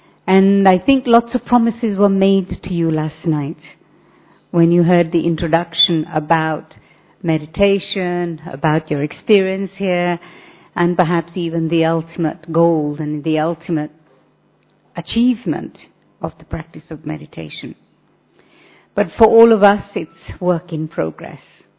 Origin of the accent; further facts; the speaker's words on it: India; now in United Kingdom; And while I'm originally from India, I've been living in the United Kingdom for the last 45 years.